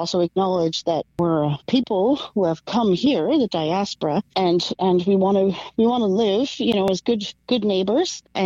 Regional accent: Ireland; because we just sort of ignore that part as Irish people.

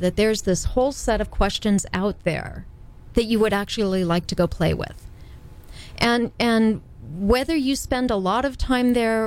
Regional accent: Indiana, United States; I grew up in Indiana, and let me tell you, there was a right and wrong and a moral authority.

